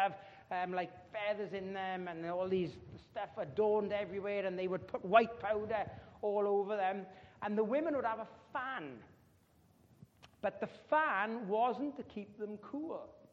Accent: United Kingdom; I mean, we're British, we queue for everything.

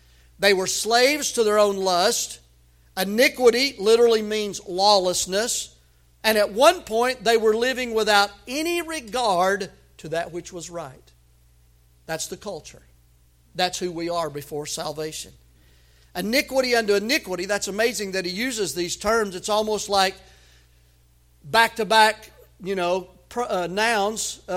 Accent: Tennessee, United States; I grew up in Tennessee in a public school. We went to public school, and so I started public school in 1966, 65

